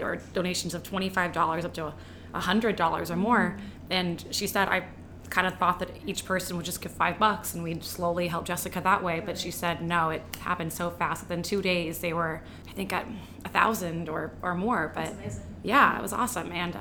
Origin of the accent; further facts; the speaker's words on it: Texas, United States; because I'm from Texas myself, but I'm from North Texas, just outside of Dallas.